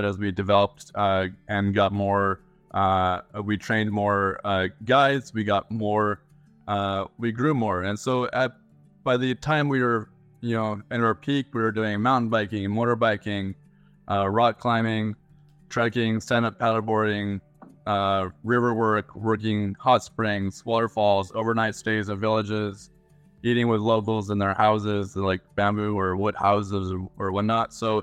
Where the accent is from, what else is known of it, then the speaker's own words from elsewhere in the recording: Canada; moved away; also born or lived in Asia; I'm from Canada originally, also American. I have a wife and two kids. Lived in Asia since 2011.